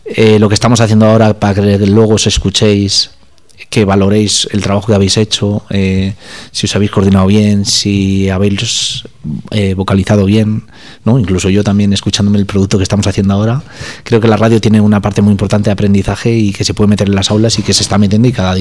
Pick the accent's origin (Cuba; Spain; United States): Spain; Segovia, Castile and León; now in Madrid, Spain; Pues vivo actualmente en Madrid, aunque soy de Segovia, exactamente del barrio de San Lorenzo.